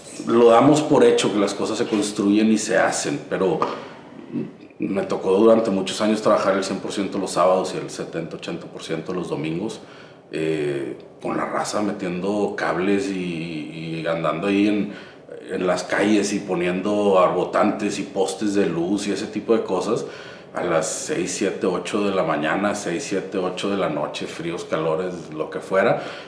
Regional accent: Monterrey, Nuevo León, Mexico; Yo soy de aquí de Monterrey, de una serie de familias de trabajo, donde toda la vida la religión en la casa fue el trabajo y la disciplina.

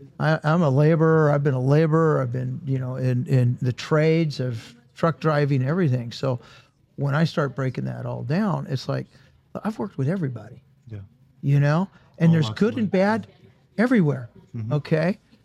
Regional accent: San Pedro, California, United States; born there; I was born here. I was born in San Pedro, California, down south in LA.

